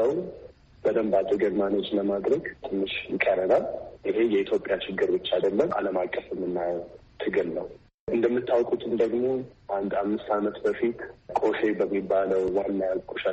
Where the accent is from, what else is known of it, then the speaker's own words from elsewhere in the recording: Addis Ababa, Ethiopia; እኔ ያደግኩት አዲስ አበባ ነው።